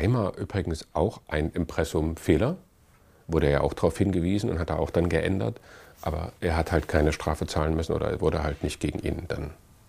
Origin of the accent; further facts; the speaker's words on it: East Germany, Germany; Also in meiner Jugend war Papierknappheit in der DDR